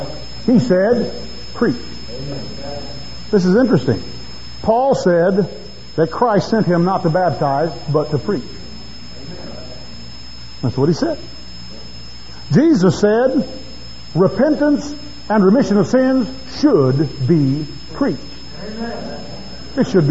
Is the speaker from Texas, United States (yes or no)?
yes; San Antonio, Texas, United States; I grew up right here in San Antonio, and I remember going downtown with my father and Jim Campbell and parking the truck right there in front of the Alamo.